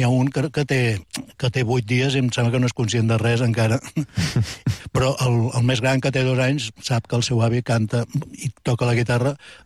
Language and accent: Catalan; Vic, Catalonia, Spain; jo sóc de Vic, i fem el que podem.